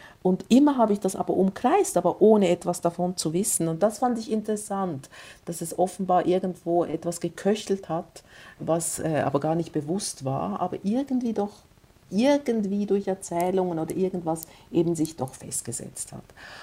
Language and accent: German; Switzerland; auf die ich als Schweizerin, war das sicher anders, als wenn das jetzt eine Deutsche gewesen wäre